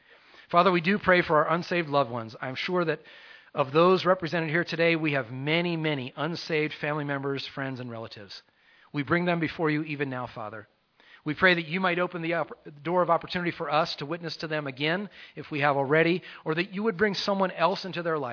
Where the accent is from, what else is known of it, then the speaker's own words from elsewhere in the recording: Elizabethtown, Pennsylvania, United States; now in Pueblo, United States; I'm not going to go back to Elizabethtown, Pennsylvania to try and establish a church. That's my hometown.